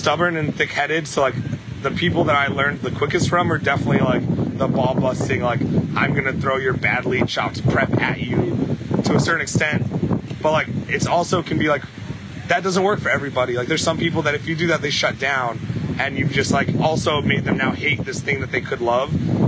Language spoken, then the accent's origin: English; Midwest, United States; I'm from the Midwest.